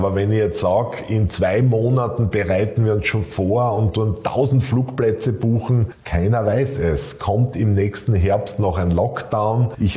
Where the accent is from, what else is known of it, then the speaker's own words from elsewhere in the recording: Graz, Styria, Austria; Also im Himteich in Graz spazieren zu gehen in meiner Heimatstadt